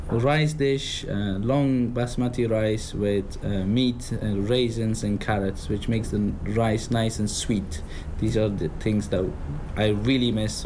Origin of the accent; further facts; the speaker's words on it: United Kingdom; So, yes, I am from Afghanistan.